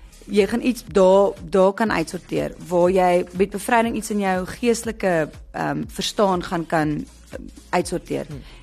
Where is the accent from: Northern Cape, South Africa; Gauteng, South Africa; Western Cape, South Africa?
Western Cape, South Africa; Paarl; born there; Ek was gebore in die Parel, ek en my broer.